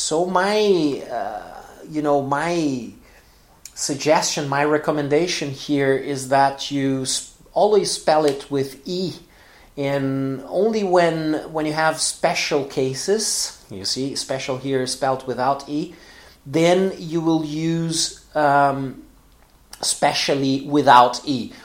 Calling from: Porto Alegre, Rio Grande do Sul, Brazil; English is a second language

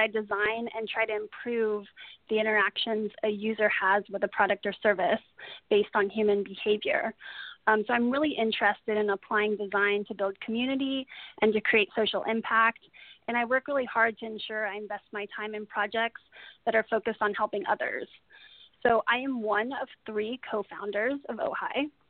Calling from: Austin, Texas, United States; Yeah, so I'm calling from Austin, Texas, just down the road from Fort Hood.

